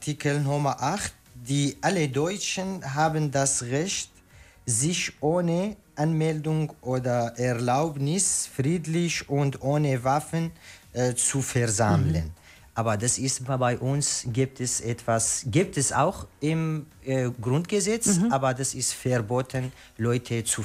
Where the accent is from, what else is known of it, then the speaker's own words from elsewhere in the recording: Syria; German is a second language; now in Germany; Ich komme aus Syrien.